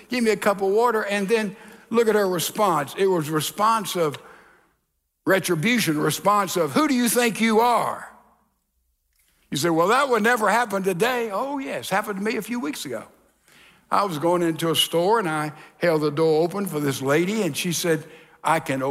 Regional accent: Texas, United States; you know, I'm from the South, and we here in Texas, we open the door for ladies.

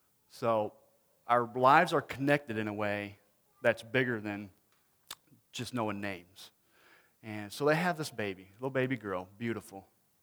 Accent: Michigan, United States; moved away as an adult; Anyway, I'm from Michigan, and we lived there for, we moved down here in 2000.

